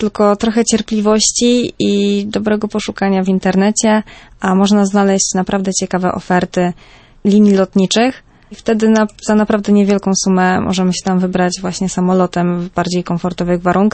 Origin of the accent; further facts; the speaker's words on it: southern Poland, Poland; jest takie bardziej zgłębienie naszej polskiej ziemi, szczególnie południa, skąd pochodzę, a w szczególności właśnie gór, bo mieszkam niedaleko gór